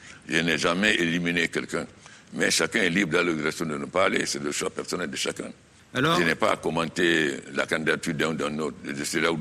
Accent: Guinea; moi, je suis guinéen

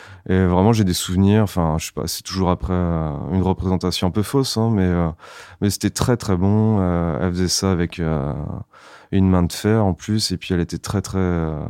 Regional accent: Saint-Malo, Brittany, France; comme je viens de Saint-Malo, c'est une ville où il y a beaucoup de crêperies

